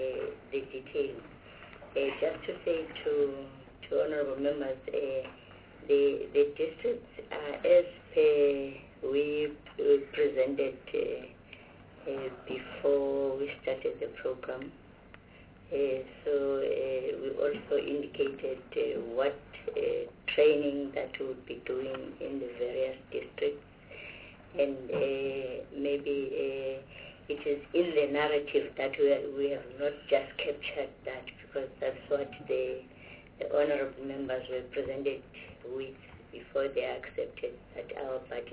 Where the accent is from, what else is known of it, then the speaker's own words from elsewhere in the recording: Eastern Cape, South Africa; I come from the Eastern Cape